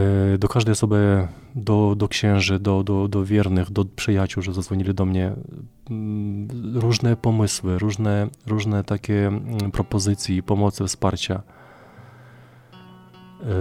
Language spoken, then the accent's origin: Polish; Ukraine; Polish is a second language; bo jestem z Ukrainy, i to jest ta strefa duchowa.